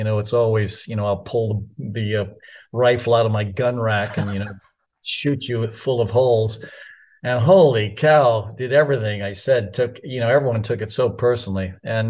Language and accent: English; Mumbai, Maharashtra, India; born there; also born or lived in Lewisburg, North Carolina; I was born in Bombay, India. And basically my background is every 3 years we would move. My dad would get transferred to different countries and different cities.